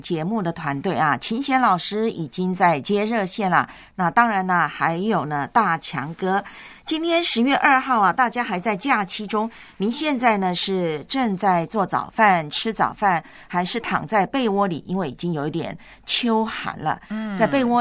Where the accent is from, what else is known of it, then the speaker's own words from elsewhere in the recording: Taiwan; 因为煮出来好多台湾的，就是我老家的食物啊，那些菜肴